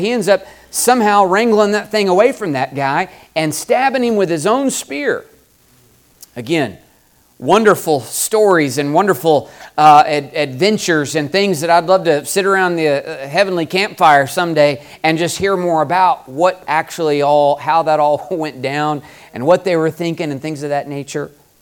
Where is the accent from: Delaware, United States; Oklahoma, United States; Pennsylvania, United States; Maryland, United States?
Oklahoma, United States; Ardmore; In my hometown, I grew up in Ardmore, Oklahoma.